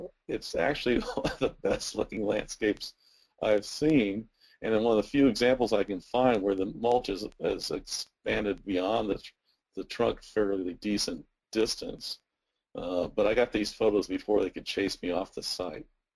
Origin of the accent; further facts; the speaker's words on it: St. Louis, Missouri, United States; This is taken in my hometown in St. Louis, Missouri, and it seems to be a contest in St. Louis, at least.